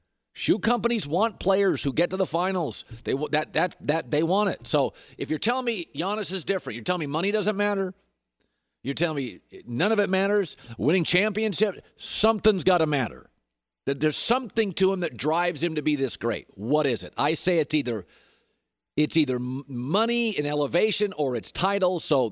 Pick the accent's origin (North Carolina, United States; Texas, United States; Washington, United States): Washington, United States; Seattle; And I'm from Seattle, so I read everything.